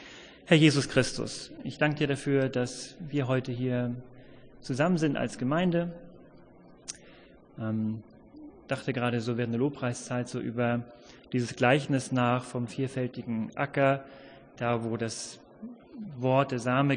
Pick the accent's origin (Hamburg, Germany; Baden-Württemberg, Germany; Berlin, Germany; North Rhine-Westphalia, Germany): Hamburg, Germany; ich komme aus Hamburg, bin dort Mitglied in der Christusgemeinde Barmbek Nord.